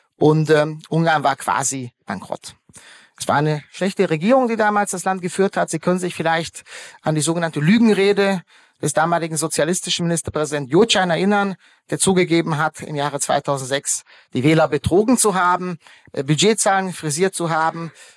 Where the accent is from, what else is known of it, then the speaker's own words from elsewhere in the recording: Ludwigsburg, Baden-Württemberg, Germany; Ich bin selbst, wie gesagt, in Baden-Württemberg aufgewachsen, in Ludwigsburg bei Stuttgart.